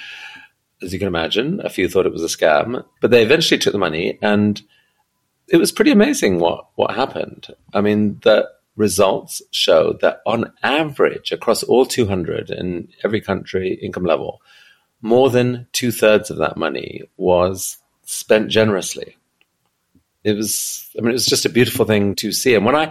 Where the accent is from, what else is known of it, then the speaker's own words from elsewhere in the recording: Afghanistan; I grew up in Afghanistan before it all went wrong.